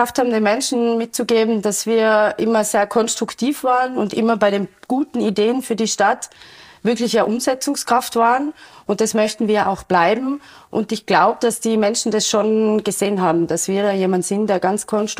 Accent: Innsbruck, Tyrol, Austria; Ich bin in Innsbruck aufgewachsen, ich habe in Innsbruck studiert. Ich habe Innsbruck immer als meine Lieblingsstadt bezeichnet. Ich habe immer gedacht, ich muss weggehen, war ich dann auch, bin wieder zurück.

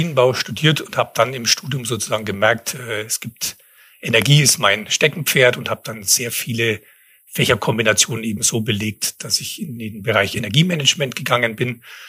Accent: Hof, Bavaria, Germany; Ich bin gebürtig aus Hof, vielen als bayerisches Sibirien bekannt, also die kälteste Ecke.

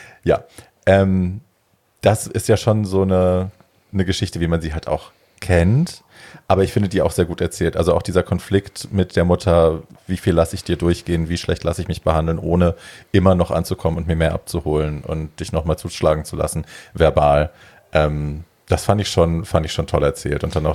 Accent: Hofheim, Hesse, Germany; Ich komme aus Hofheim.

